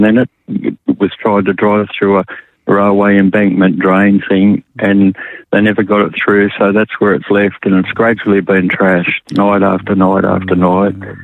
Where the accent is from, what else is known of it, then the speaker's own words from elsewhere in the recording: Kuranda, Queensland, Australia; And like here in my hometown of Caranda, much the same thing with old people.